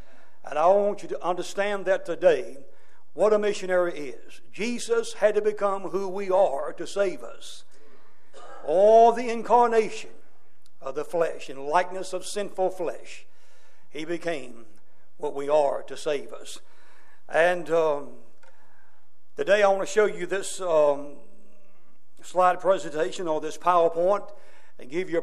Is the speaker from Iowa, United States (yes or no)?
no; North Carolina, United States; All right, I'm from North Carolina. And we are North Carolinians and we are Americans, amen?